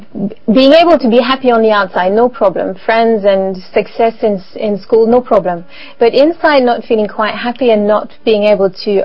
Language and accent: English; French Canada, Canada; I'm from French Canada, as you said, so Catholic background